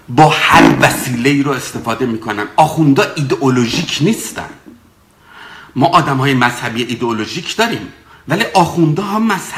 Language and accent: Persian; Iran; من به عنوان یک ایرانی